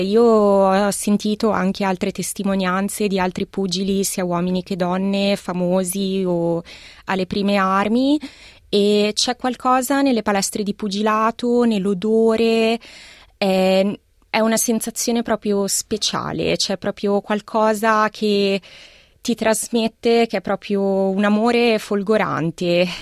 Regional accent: Modena, Emilia-Romagna, Italy; moved away as an adult; now in Milan, Italy; Allora, io sono originaria di Modena, sono nata e cresciuta a Modena, mi sono spostata a Milano per studiare scienze politiche ai tempi dell'università quando avevo 18 anni

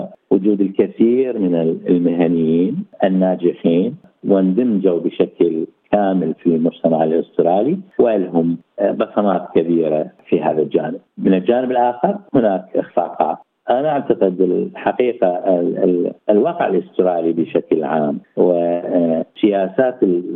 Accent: Al-Qurna, Basra Governorate, Iraq; now in Australia; منشأي ومسقط رأسي وذكريات الطفولة بكل براءتها وبكل حلاواتها

